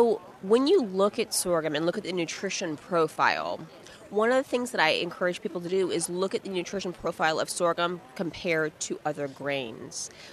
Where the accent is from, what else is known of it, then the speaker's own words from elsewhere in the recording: Atlanta, Georgia, United States; I'm from Atlanta, so it was a quick flight over.